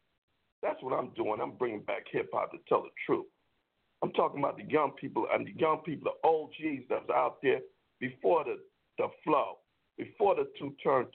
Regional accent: San Francisco, California, United States; And like I said … from San Francisco

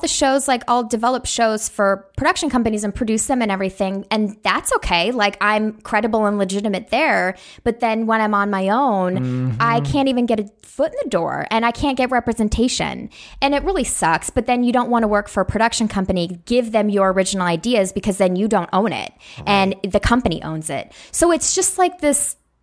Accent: Phoenix, Arizona, United States; I grew up in Phoenix and I was a writer.

